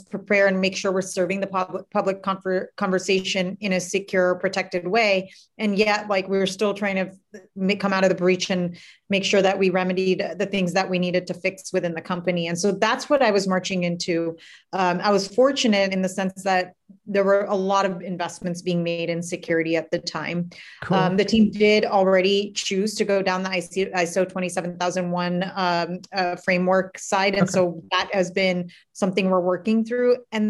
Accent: California, United States; So I was born and raised in the Bay Area.

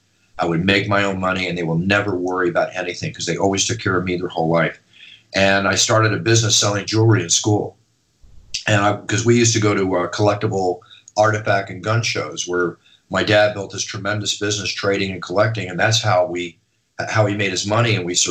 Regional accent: Philadelphia, Pennsylvania, United States; also born or lived in Tulsa, Oklahoma / Dallas, Texas; We lived in Oklahoma, where I was born in Tulsa. 9 months later, moved to Dallas, where he ran another company and were there for 4 years, went to Philadelphia, which is, I consider my hometown, was there for 5 years

